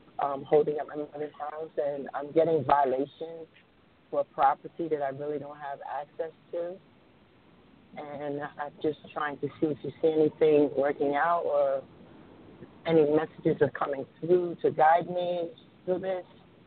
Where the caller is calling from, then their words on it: New Jersey, United States; I'm calling from New Jersey.